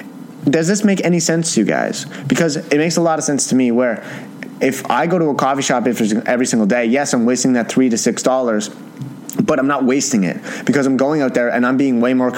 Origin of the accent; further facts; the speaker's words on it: Canada; I don't know what junior year is. I'm Canadian. We don't go by that.